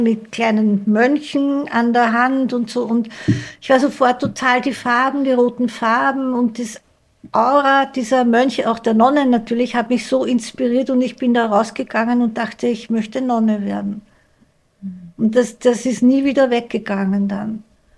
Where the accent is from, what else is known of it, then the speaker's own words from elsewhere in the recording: Vienna, Austria; accent: Austrian; Ich komme aus Wien.